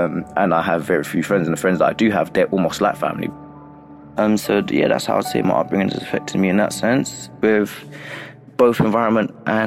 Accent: London, United Kingdom; I grew up in East London, where it's a sneaky place

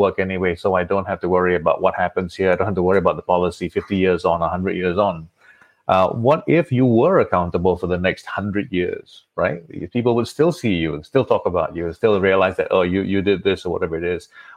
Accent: Malaysia; I'm a Malaysian, so I had trouble getting a visa to come to Australia

